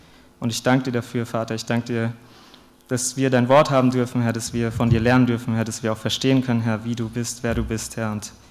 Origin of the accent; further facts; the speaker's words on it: Hesse, Germany; ich komme aus Hessen, aus der Gegend bei Frankfurt und bin da auch christlich aufgewachsen.